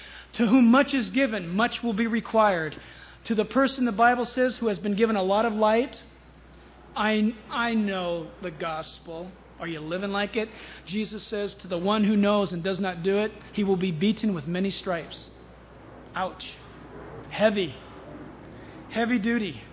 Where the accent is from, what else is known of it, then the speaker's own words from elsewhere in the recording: United States; born there; Are you kidding? I was born in America.